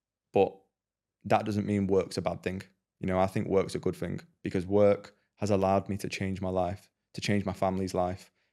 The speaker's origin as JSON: {"language": "English", "town": "Preston", "region": "North West England", "country": "United Kingdom", "said": "like we're two kids from Preston who come from nothing, you know?"}